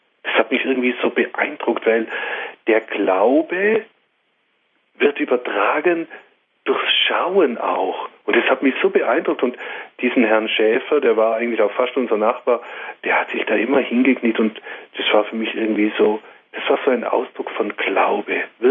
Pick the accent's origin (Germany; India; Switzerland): Switzerland; Über der Grenze bei uns in der Schweiz drüben hängt es dann